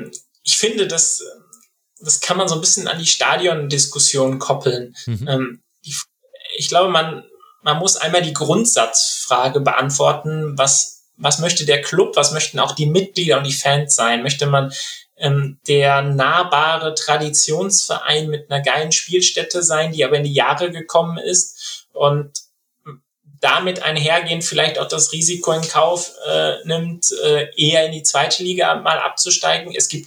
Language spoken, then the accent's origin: German; Bochum, North Rhine-Westphalia, Germany; Und ich persönlich hoffe als Bochumer, dass das so bleibt.